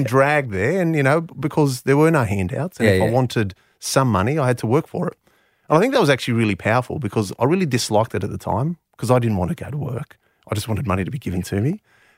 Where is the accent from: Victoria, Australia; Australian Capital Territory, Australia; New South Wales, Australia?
Australian Capital Territory, Australia; Canberra; having been born and bred in Canberra and understanding the dynamics of the marketplace